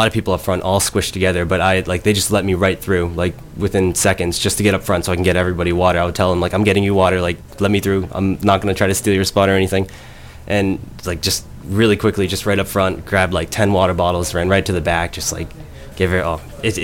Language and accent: English; Boston, Massachusetts, United States; I would just stick with Boston Night 2 because like it's my hometown.